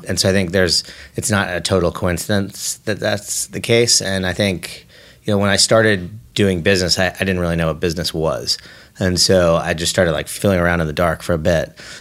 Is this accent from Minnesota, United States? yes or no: no; California, United States; I grew up in the Bay Area, actually.